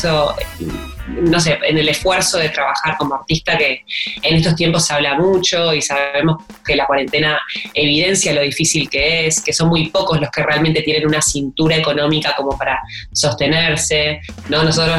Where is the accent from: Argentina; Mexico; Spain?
Argentina; como argentinos tenemos la tendencia a etiquetar y a empaquetar